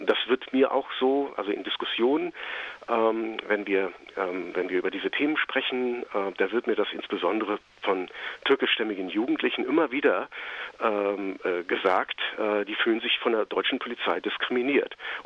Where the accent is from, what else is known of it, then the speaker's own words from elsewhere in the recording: Germany; Ich kann als Deutscher nur wenige Verstöße nach dem Ausländerrecht verüben.